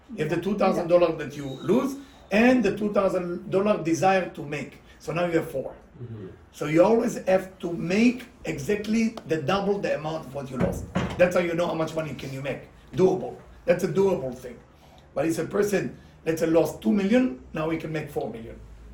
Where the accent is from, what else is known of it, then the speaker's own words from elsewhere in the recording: Bnei Brak, Tel Aviv District, Israel; Then from Jerusalem, moved to where I grew up in Bnei Brak, to another city.